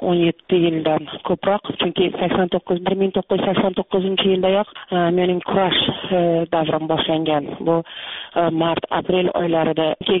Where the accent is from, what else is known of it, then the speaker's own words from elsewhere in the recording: Tashkent, Uzbekistan; born there; Toshkentda, Toshkent shahridagi mana shu Beruniy xiyobonida u yerlarni biz men tug'ilgan paytda dala deyishardi